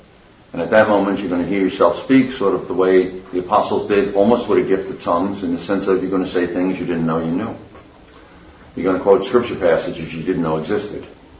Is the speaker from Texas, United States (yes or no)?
no; New York, United States; I'm a fellow from New York who runs an organization which is called All Roads Ministry.